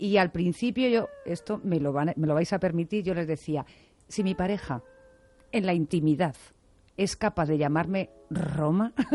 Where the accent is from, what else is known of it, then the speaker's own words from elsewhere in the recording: Madrid, Community of Madrid, Spain; soy madrileña